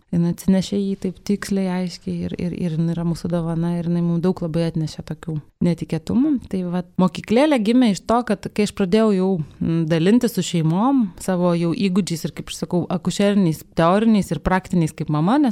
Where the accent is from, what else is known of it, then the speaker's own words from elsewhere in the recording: Vilnius, Vilnius County, Lithuania; Esu kilusi iš Vilniaus, Užupio, iš tiesų, tai vat rytoj Užupis švenčia gražiasi savo metinės, tai ten tokias mano šaknis.